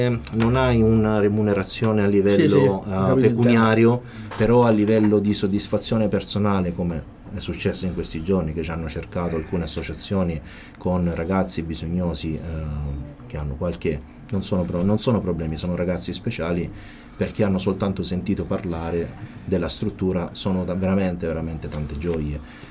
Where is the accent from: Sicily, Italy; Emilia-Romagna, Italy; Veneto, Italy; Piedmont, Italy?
Piedmont, Italy; Turin; born there; Però sono nato a Torino, quindi fondamentalmente il terrone per me è lui.